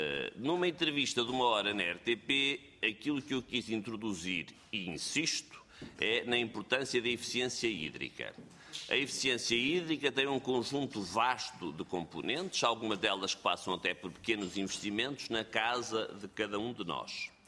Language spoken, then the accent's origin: Portuguese; Porto, Portugal; e que eu, como portuense, lhe agradeço